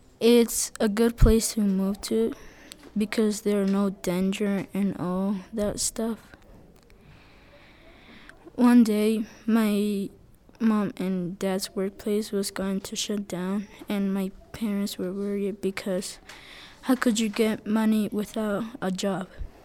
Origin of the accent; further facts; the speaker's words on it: Cojutepeque, Cuscatlán, El Salvador; now in Glenwood Springs, United States; I moved from Cojute, Peque, Cuscatlan, El Salvador to Glenwood Springs, Colorado.